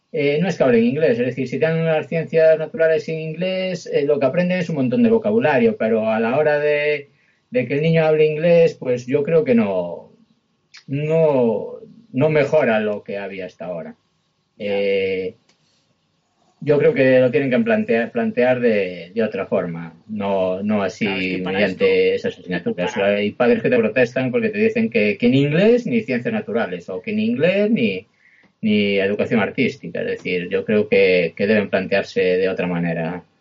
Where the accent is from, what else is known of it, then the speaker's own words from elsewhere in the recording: Galicia, Spain; first language Galician; Spanish is a second language; normalmente soy gallego parlante